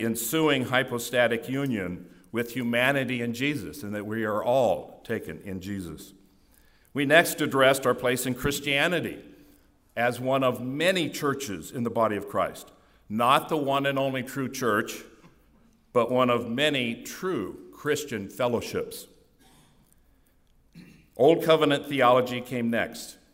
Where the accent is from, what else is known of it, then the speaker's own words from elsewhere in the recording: Pasadena, California, United States; Joe and I, growing up in Imperial schools around the college and the church in Pasadena.